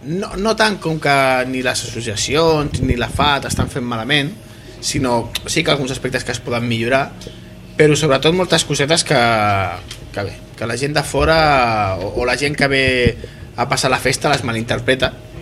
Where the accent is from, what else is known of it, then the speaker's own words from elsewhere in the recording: Catalonia, Spain; No soc del Garraf, tampoc soc del Penedès. I a sobre, de l'Alt Penedès.